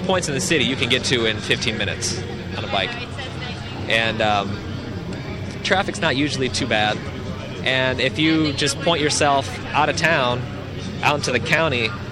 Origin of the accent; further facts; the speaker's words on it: Cleveland, Ohio, United States; Not originally. I'm from the Cleveland area, suburbs of Cleveland.